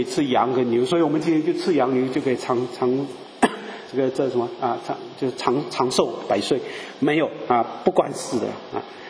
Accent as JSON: {"language": "Chinese", "country": "Malaysia", "said": "他看我是乡下佬，我是马来西亚人，没文化啊。"}